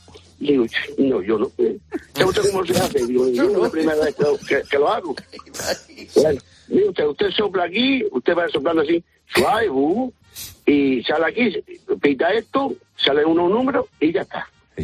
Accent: Extremadura, Spain; Yo soy de Miada, un pueblo de aquí, de Cáceres

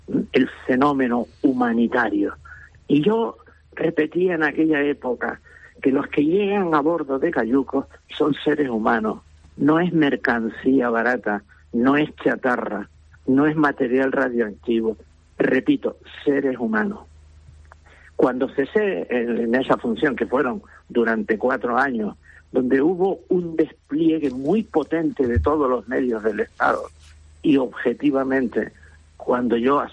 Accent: Canary Islands, Spain; al profundo agradecimiento que yo siento como canario, como español, como ser humano por encima de todo

